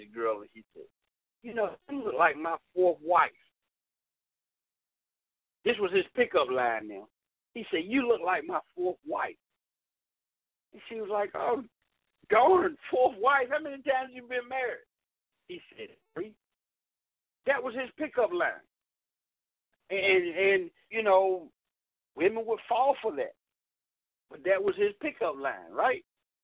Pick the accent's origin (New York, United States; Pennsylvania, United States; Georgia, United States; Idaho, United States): Georgia, United States; Atlanta; Because the girl asked me, because I'm from Atlanta, she asked me … what's a good restaurant in Atlanta?